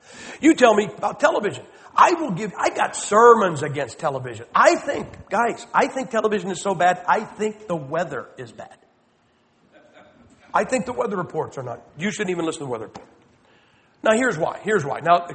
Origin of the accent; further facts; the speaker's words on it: Northern US, United States; Now, I'm a Yankee, and we had a Civil War, and here's how I explain that. I'm from the North.